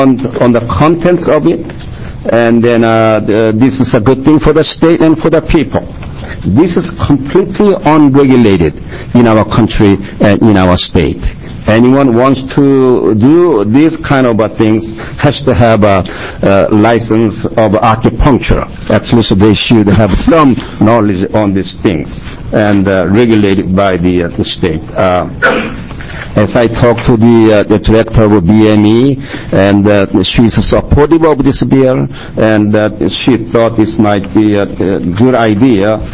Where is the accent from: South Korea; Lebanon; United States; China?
South Korea; I came from Korea, from Asian country.